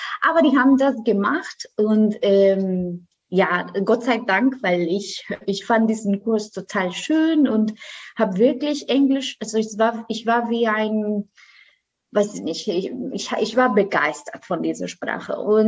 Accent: Costa Rica; German is a second language; now in Germany; Ich komme aus Costa Rica.

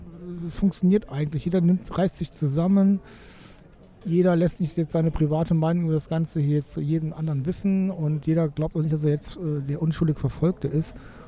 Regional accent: Cologne, North Rhine-Westphalia, Germany; ich bin ja auch als Kölner eher, ich fremde immer mit Hamburg wieder, ne?

